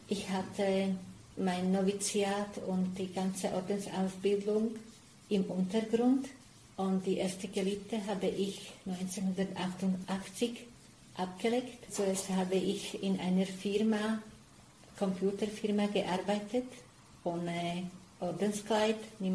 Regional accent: Slovakia; now in Switzerland; Ich bin aus der Slowakei. Ich bin momentan tätig in der Schweiz, im Generalat.

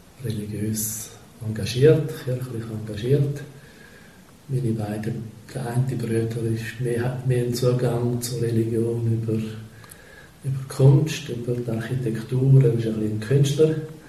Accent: Zurich, Switzerland; Ich bin in Zürich geboren, in Zürich aufgewachsen, in einer Familie mit, wir waren vier Kinder gewesen. Ich bin aufgewachsen in einer Zeit, wo die Katholiken rechtlich noch nicht anerkannt waren

